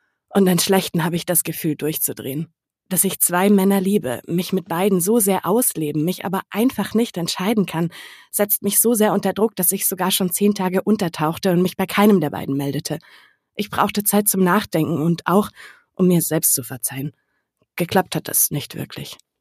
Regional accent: Cologne, North Rhine-Westphalia, Germany; Er lebt in der Nähe von Köln, meiner Heimatstadt

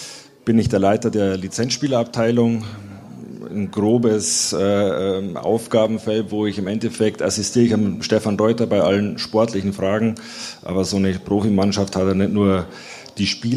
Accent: Cham, Bavaria, Germany; Aus der Oberpfalz.

